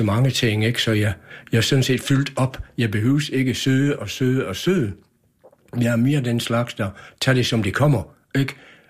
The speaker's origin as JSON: {"language": "Danish", "region": "Scotland", "country": "United Kingdom", "second_language": "Danish", "lives_now": "Denmark", "said": "for jeg kommer fra Skotland."}